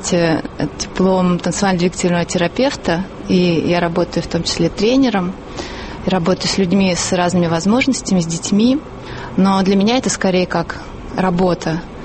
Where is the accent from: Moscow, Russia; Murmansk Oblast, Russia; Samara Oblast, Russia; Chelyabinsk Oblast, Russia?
Murmansk Oblast, Russia; born there; now in Saint Petersburg, Russia; Я родилась в Мурманской области и давно живу в Санкт-Петербурге.